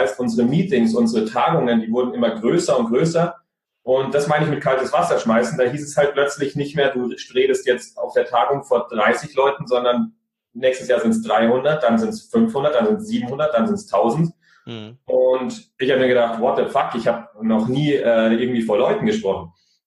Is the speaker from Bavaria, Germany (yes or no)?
yes; Niederviehbach, Bavaria, Germany; Wir sind auf dem Land aufgewachsen, Niederviehbach, ein kleines Dorf, in einem großen Forsthaus.